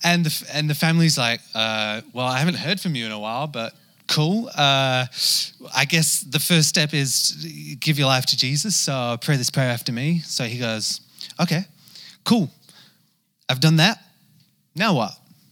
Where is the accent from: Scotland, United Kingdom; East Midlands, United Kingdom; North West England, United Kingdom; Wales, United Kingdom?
North West England, United Kingdom; accent: half English half Kiwi; now in New Zealand; So if you can't tell, I'm English. I grew up in England. If you know England well, I'm from Lancashire. If you don't know England very well, I'm from near Manchester, up northwest somewhere, which is why my accent's a little bit rough and ready, but it's somewhere half in between English and Kiwi now.